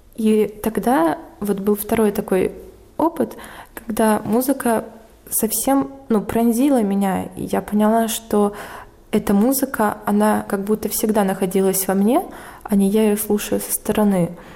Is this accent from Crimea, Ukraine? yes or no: no; Kharkiv, Kharkiv Oblast, Ukraine; also born or lived in Moscow; Я выросла в Харькове, где, по сравнению с Москвой, где потом я училась 4 года, было очень тихо и очень просторно, несмотря на то, что Харьков меньше Москвы.